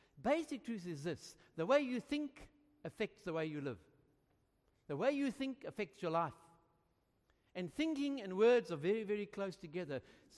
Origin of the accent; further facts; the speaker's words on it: Florida, Gauteng, South Africa; I grew up in Florida and then Transvaal.